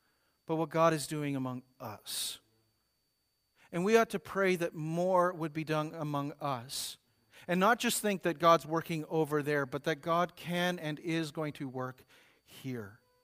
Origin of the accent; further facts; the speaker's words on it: Thunder Bay, Ontario, Canada; to my hometown in Thunder Bay